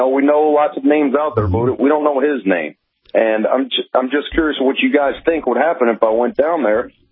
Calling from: Kentucky, United States; I'm calling from Kentucky, Captain, and good evening to everybody.

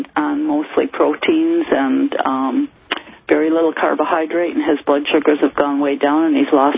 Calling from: Minnesota, United States; from Minnesota, yes.

